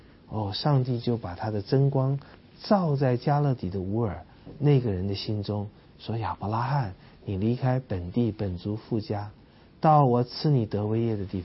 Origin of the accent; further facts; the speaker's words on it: China; 各位，我们中国人说天不生仲尼，万古如长夜。